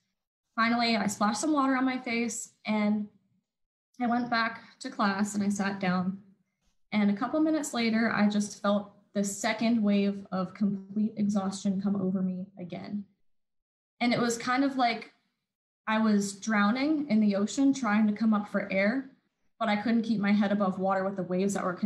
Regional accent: Hamburg, Pennsylvania, United States; So I was born and raised in Hamburg, Pennsylvania.

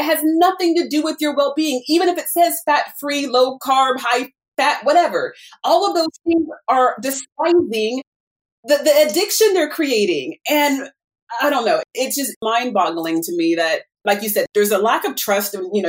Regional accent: California, United States; I grew up near Loma Linda.

